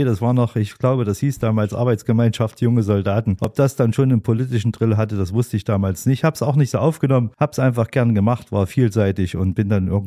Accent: Kayna, Saxony-Anhalt, Germany; born there; Ich bin in der Nähe von Zeitz geboren, in Kaina mit AY, seinerzeit noch gut bekannt, weil es ein wunderschönes Waldbad gab, in einer kleinen 500-Seelen-Gemeinde

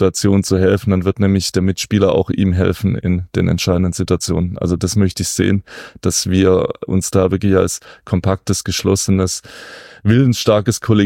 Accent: Lake Constance area, Germany; ich mal ein, zwei Tage in die Heimat fahren kann, ich komme aus der Nähe des Bodensees

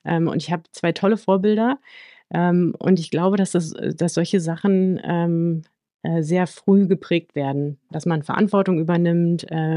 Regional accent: Germany; born there; Ich bin in den 80ern in der DDR geboren worden.

